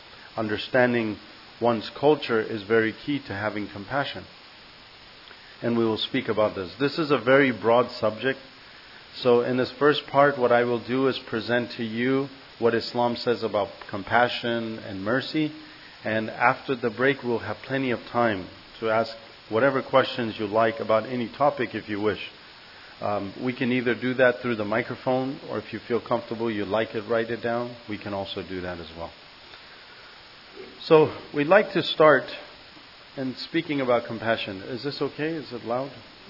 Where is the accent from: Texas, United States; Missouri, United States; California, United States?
California, United States; Santa Barbara; As John mentioned, I grew up here in Santa Barbara pretty much all my life. My family immigrated here from Afghanistan during the Russian-Soviet invasion of Afghanistan.